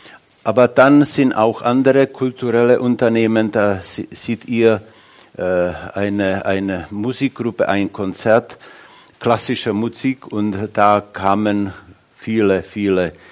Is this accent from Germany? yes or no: no; Czechia; Aber bei uns in Tschechien ist das so, dass die Männer, die haben wenig Interesse um geistliche Fragen.